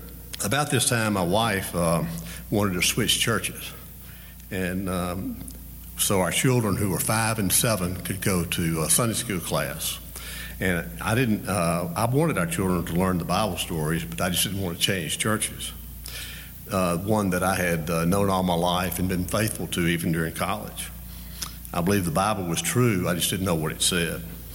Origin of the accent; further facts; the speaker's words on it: Jackson, Mississippi, United States; I grew up in Jackson, the oldest of 5 children, 4 boys and a girl.